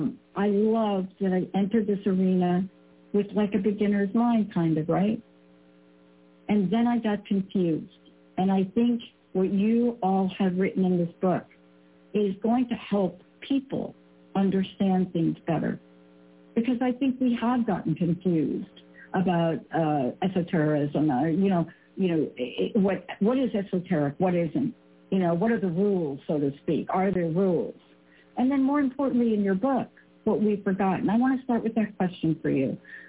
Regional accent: New York, United States; I'm a kid from the Bronx

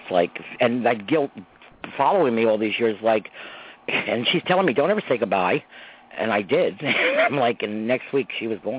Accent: Croton-on-Hudson, New York, United States; So I grew up in Croton and Hudson, New York.

